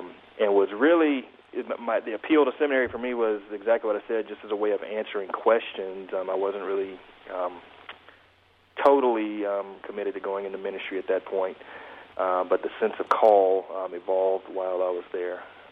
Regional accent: Mobile, Alabama, United States; also born or lived in Memphis, Tennessee; So I'm a native Southerner. I'm from Mobile, Alabama, right on the Gulf Coast.

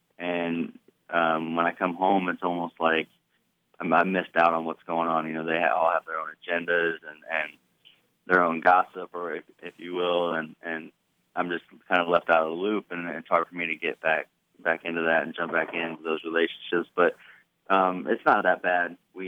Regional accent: Tuscola, Illinois, United States; also born or lived in Urbana; So I was born in Urbana. I grew up in Tuscola, Illinois. My whole family still lives in the area there.

